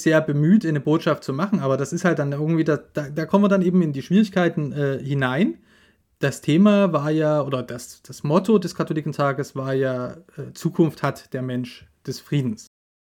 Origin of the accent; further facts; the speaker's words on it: eastern Germany, Germany; Da habe ich auch ein eigenes Ohr natürlich als Ossi darauf